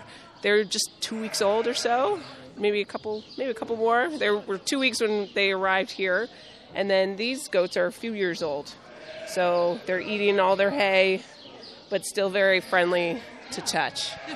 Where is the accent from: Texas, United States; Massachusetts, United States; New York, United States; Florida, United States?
Massachusetts, United States; Pittsfield; I grew up in Pittsfield. My husband and I both grew up in Pittsfield.